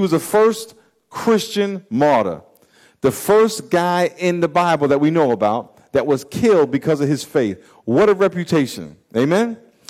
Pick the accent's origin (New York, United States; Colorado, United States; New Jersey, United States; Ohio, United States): New York, United States; I grew up in New York, and one of my friends from when I was a kid called me the other day